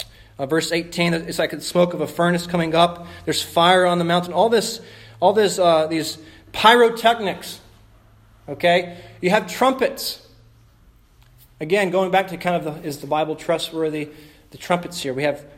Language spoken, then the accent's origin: English; Alabama, United States; now in Fresno, United States; Perhaps that doesn't happen here in Fresno that much. It happens all the time growing up in Alabama.